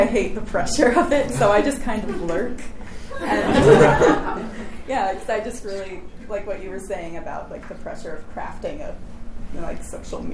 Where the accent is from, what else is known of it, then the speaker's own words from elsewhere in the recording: New Hampshire, United States; I'm from New Hampshire. I've never moved.